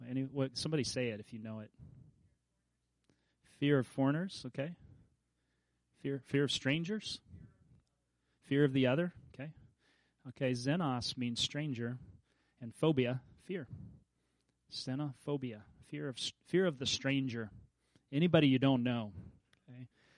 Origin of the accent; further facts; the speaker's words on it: Kansas, United States; now in New York, United States; I'm from Kansas, so it's a lot different than New York.